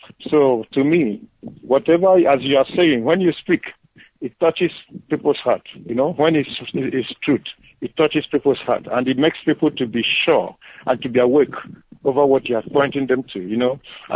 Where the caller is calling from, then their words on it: Gabon; From Gabon.